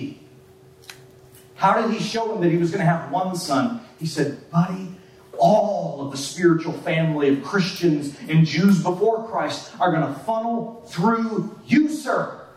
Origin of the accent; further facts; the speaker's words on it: Michigan, United States; Y'all a little fizzled out a little bit there because you weren't sure how to do it because we're from Western Michigan.